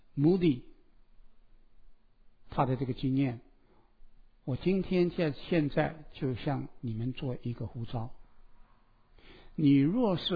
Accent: China; 我们中国人有一句话非常非常的好

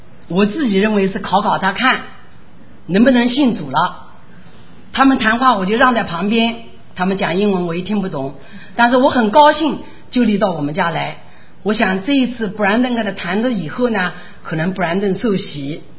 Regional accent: Shanghai, China; 我们上海话讲小毛头

